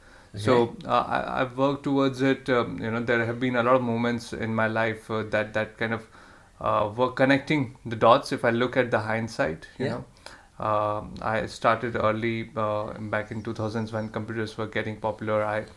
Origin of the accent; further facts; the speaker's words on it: Indore, Madhya Pradesh, India; And that happened in my hometown in Indore.